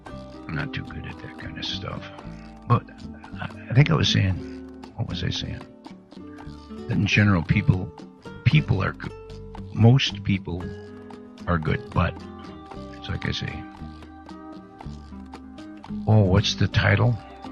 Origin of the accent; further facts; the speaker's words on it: United States; The only language I know is English, and I don't even know that very well. You know, I grew up in the United States